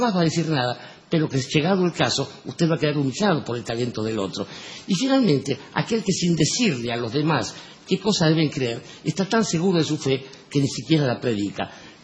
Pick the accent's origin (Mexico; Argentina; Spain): Argentina; Barracas, Buenos Aires Province; born there; Yo nací en Barracas, ¿por qué tengo que estar acá?